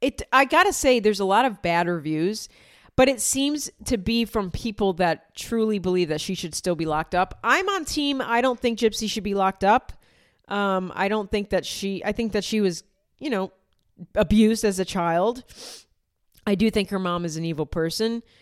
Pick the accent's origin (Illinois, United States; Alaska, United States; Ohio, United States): Ohio, United States; Yeah, you're gonna hear about all of what it was like growing up in Ohio.